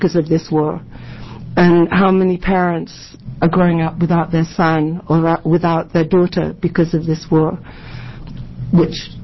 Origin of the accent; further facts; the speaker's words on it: London, United Kingdom; born there; I was born in England, London, after the Second World War.